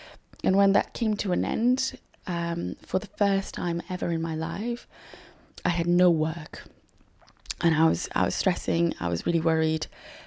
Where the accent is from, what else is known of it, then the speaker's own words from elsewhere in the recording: Lisbon, Portugal; moved away as an adult; also born or lived in Madeira; now in London, United Kingdom; I was born in Madeira in Portugal, but I lived in Lisbon, in the capital, from the age of 6.